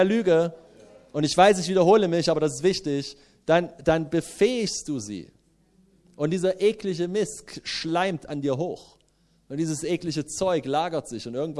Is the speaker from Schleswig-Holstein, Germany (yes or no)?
no; Leipzig, Saxony, Germany; ich bin in Leipzig aufgewachsen, du kommst zurück in meine Heimatstadt